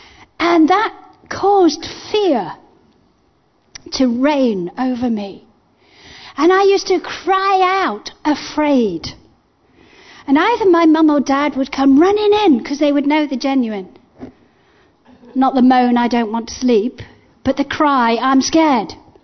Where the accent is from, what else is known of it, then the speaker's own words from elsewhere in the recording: Zimbabwe; I grew up in Africa, in Zimbabwe. And my father was a policeman, and we lived on what they called a police camp.